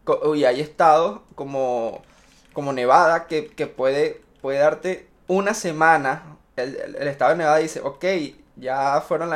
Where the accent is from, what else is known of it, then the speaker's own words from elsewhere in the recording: Venezuela; en mi país, Venezuela.